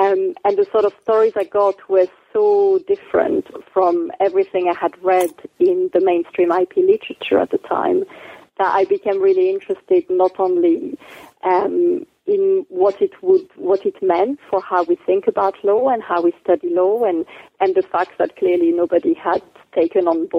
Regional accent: France; English is a second language; also born or lived in Djibouti; So I'm from France originally.

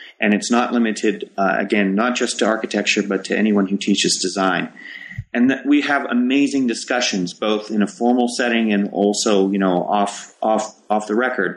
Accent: Canada; I would use the word discussion because I'm Canadian rather than argument.

